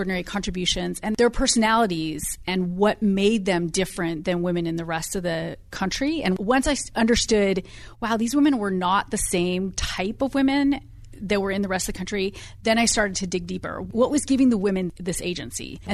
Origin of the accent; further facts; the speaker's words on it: California, United States; Well, I'm very interested in California history. Mm-hmm. I was born and raised on the American River.